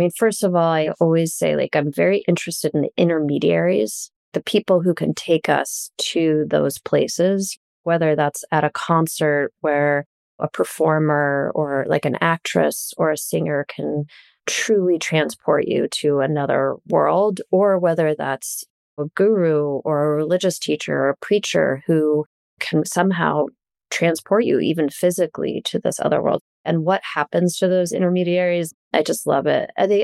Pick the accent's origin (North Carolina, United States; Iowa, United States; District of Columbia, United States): Iowa, United States; also born or lived in New York City, United States; And so we moved to Iowa in 1983 from New York City, just the three of us, my mom, my brother, and I. And I grew up there.